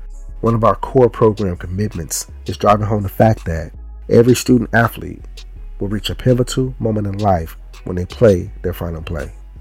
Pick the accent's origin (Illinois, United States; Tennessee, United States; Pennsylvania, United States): Illinois, United States; Chicago; The genesis of my story starts in my hometown, Chicago